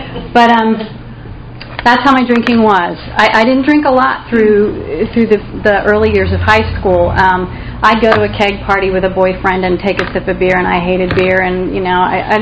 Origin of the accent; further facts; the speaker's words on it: Florida, United States; also born or lived in Connecticut; I started out, I was born in Connecticut, and when I was five, we moved down to South Florida.